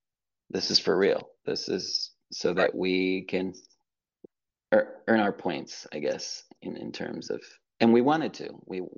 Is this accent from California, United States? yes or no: yes; California, United States; I'm from California